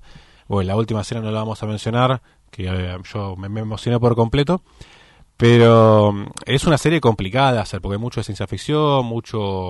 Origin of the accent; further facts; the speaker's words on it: San Martín, Buenos Aires Province, Argentina; yo soy de San Martín, pero igual veo las imágenes de Florida, Vicente López